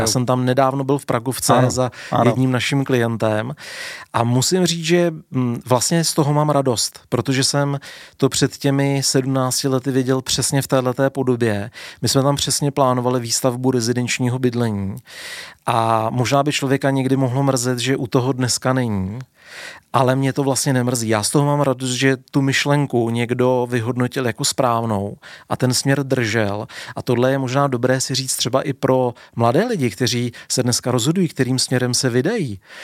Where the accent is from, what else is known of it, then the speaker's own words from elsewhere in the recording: Prague, Czechia; vyrůstal jsem v Karlíně, takže se pamatuju Karlín, to byla opravdu jako čistě průmyslová oblast.